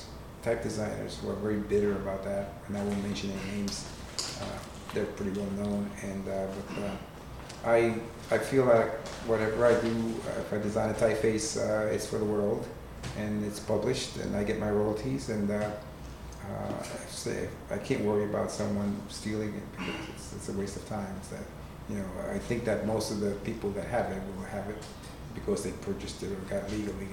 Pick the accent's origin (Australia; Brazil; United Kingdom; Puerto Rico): Puerto Rico; I'm from Puerto Rico, so I'm in Spanish